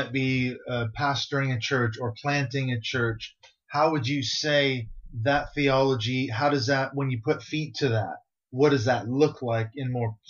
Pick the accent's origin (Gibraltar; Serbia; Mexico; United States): United States; now in United Kingdom; as an American living here in Britain